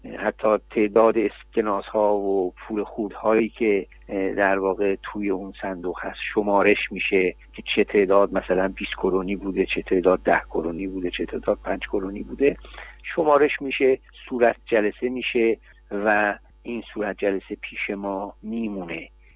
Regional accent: Iran; now in Sweden; حتی ما که ایرانی هستیم از دولت ها پول نمیگیریم

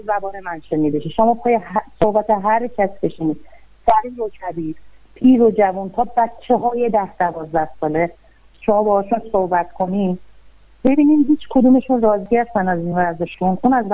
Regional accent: Iran; چرا باید من به عنوان یه ایرانی این حکومت یه جمهوریت رو قبول داشته باشم؟

